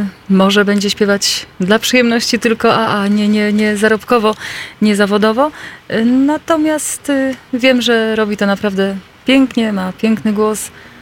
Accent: Starachowice, Świętokrzyskie Voivodeship, Poland; Pochodzę z pięknego miasta Starachowice, czyli z miasta Starów.

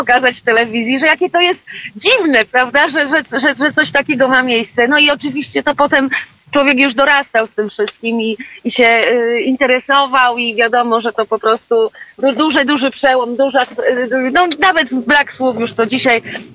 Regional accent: Środa Śląska, Lower Silesian Voivodeship, Poland; mieszkałam zresztą w miasteczku pod Wrocławiem, w Środzie Śląskiej, skąd pochodzę, skąd pochodzi moja rodzina

